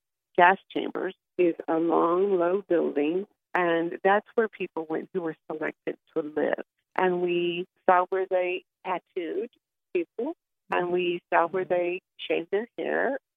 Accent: United States; I'm a boomer. I'm American.

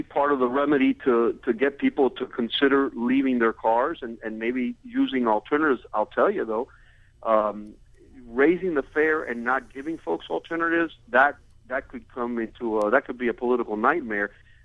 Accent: Florida, United States; I grew up in Dade County. I need my car. I'm plugged into the car culture.

